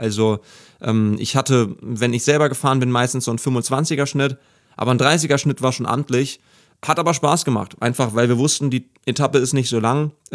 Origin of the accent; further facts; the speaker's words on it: Braunschweig, Lower Saxony, Germany; also born or lived in Peine; ich bin in Peine geboren und dann nach Braunschweig gezogen.